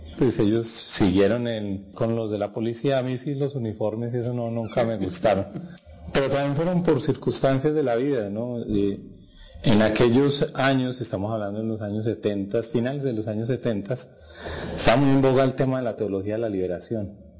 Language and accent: Spanish; Dosquebradas, Risaralda, Colombia; also born or lived in Manizales; Bueno, yo nací en Manizales, pero viví todo el tiempo en Pereira, en Dos Quebradas, Risaralda. Ese es el municipio ahí al lado de Pereira. Ahí viví, ahí hice la primaria